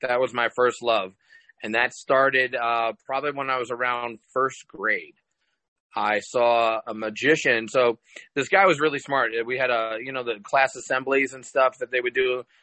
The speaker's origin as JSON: {"language": "English", "region": "New York", "country": "United States", "lives_now": "Las Vegas, United States", "said": "I am originally from New York, but I've been living in Las Vegas since 1995"}